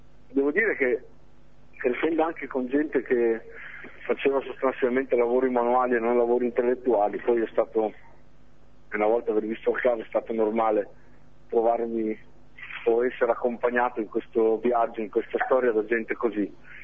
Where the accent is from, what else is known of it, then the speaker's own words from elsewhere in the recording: Casola Valsenio, Emilia-Romagna, Italy; sono cresciuto sotto la cava di gesso più a cielo aperto più grande d'Europa, che è nel mio paese, è a Casola.